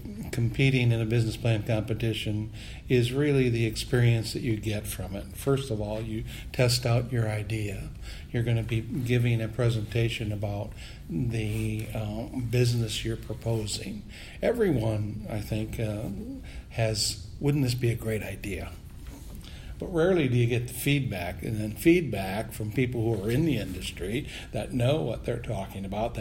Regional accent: Frederick, Maryland, United States; I am from Frederick, Maryland.

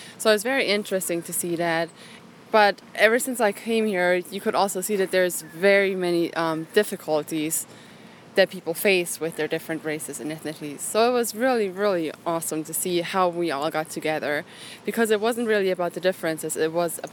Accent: Germany; now in Inwood, United States; I'm originally from Germany. I moved here 4 years ago, and now I live in Inwood, West Virginia.

